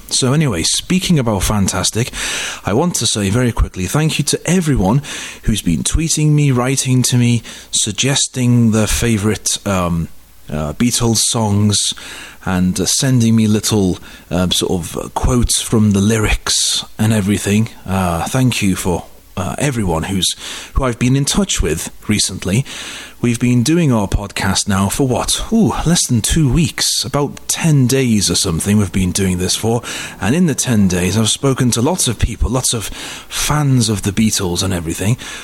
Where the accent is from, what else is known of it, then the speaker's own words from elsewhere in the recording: Liverpool, North West England, United Kingdom; I'm from Liverpool, so I'm no stranger to the place at all.